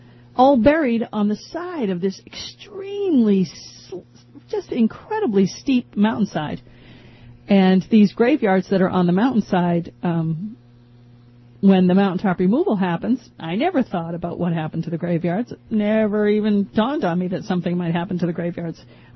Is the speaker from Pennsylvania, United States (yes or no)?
no; Maine, United States; basically I'm from Maine. And we have a couple of mountains.